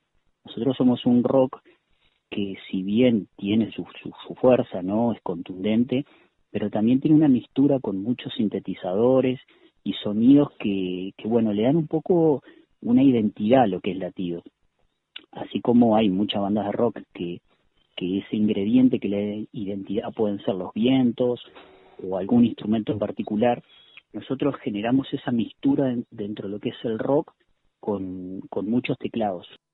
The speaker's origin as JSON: {"language": "Spanish", "town": "Tarariras", "region": "Colonia", "country": "Uruguay", "said": "Nosotros somos de Colonia departamento. En realidad, por ejemplo, yo y el cantante somos de la ciudad de Tarariras y el resto de los músicos son de Rosario. El tecladista también es de acá, de la ciudad de Tarariras, igual que nosotros."}